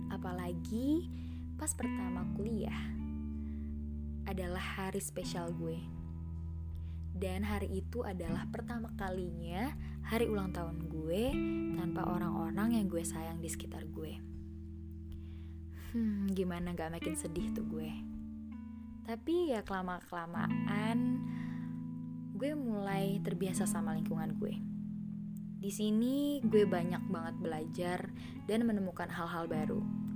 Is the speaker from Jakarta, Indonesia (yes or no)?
yes; Jakarta, Indonesia; now in Padang, Indonesia; gue lahir di Jakarta. Dan gue juga dibesarkan di sana. Sekarang gue merantau untuk kuliah di Kota Padang. Ya, gue merantau Jakarta Padang.